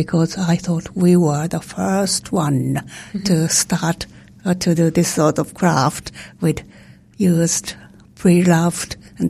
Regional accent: Japan; But I was brought up in Japan.

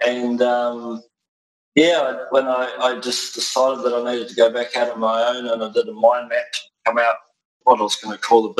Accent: Otago, New Zealand; I grew up in North Otago, on the East Coast. I grew up with my mum and dad together until I was about 13.

